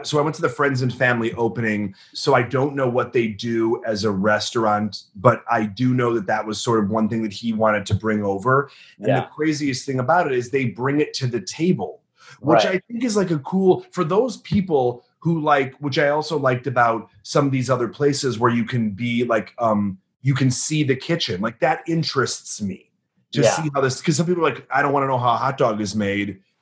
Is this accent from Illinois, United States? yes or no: yes; Illinois, United States